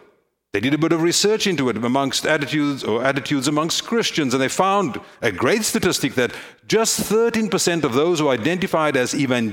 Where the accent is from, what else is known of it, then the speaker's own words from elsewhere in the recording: South Africa; Friends, I come from South Africa